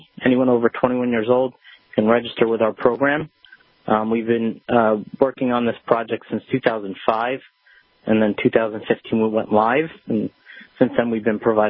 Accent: New Jersey, United States; I mean, I think it could have been first constitutionally, but I'm from New Jersey, so, I mean, I'm well aware of the constitutional amendment here.

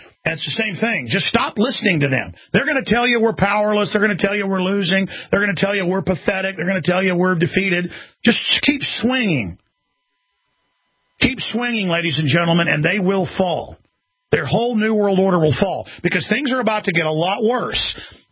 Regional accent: Dallas, Texas, United States; but I grew up in Dallas, got in a lot of fights

